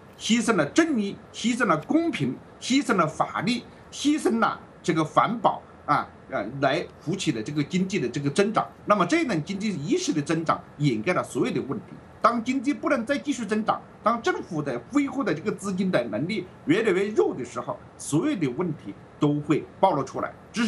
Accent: China; now in United States; 那我们中国人也是比较生孩子

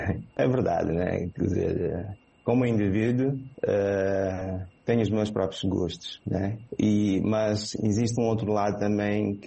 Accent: Mozambique; as pessoas às vezes dizem que não, sendo moçambicano e sendo uma música africana, deveria, se calhar, singir e olhar mais para esse lado da música africana.

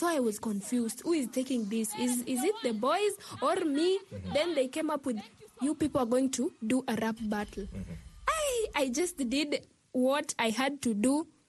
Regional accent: Nairobi, Kenya; I am 18 years old. I come from Kibera Olympic.

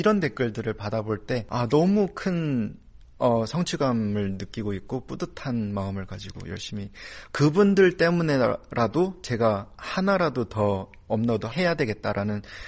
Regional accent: North Korea; now in South Korea; 제가 그 탈북민이고 새터민이다 보니까

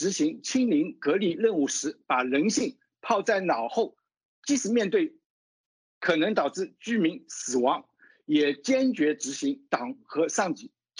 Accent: Shanghai, China; 尤其作为上海人

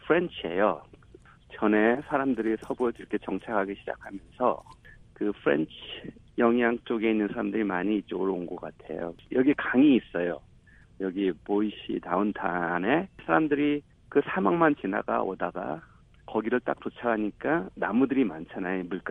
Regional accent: Idaho, United States; 저는 여기 일단은 내 고향이니까 일단은 좋고요

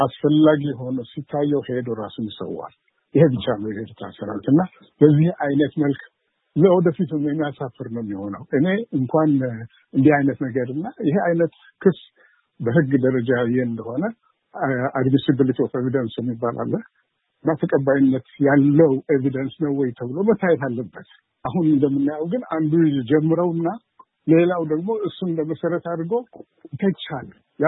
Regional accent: Eritrea; also born or lived in Ethiopia; now in United States; ትውልድ ሀገሬ ኤርትራ ያደኩበት ኤርትራ በኮሌጅ ደረጃ እና ከዛ በኋላ ስራ ኢትዮጵያ ለረጅም ዓመታት ቆይቻለሁ። ከዛ በኋላ ወደ አሜሪካን ሀገር መጥቼ እዚህ በአስተማሪነት ዩኒቨርሲቲ ስራ ነበር።

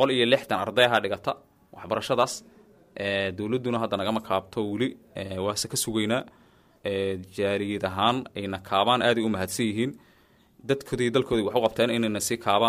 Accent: Mahas, Hiran, Somalia; anaga waxaan ka imid degmada maxaas hadana ku laaban raba

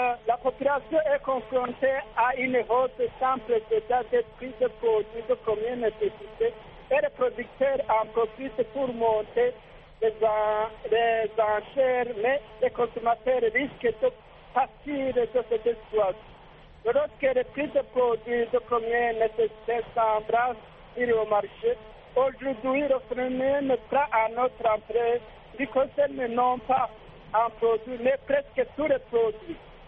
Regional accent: Burundi; Chez nous au Burundi, c'est vraiment compliqué.

